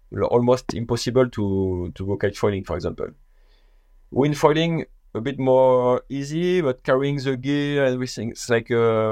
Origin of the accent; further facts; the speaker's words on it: La Torche, Brittany, France; I grew up in La Torche. Maybe most of the people who have a windsurf background know La Torche. It is a famous spot in Brittany, so northwest France.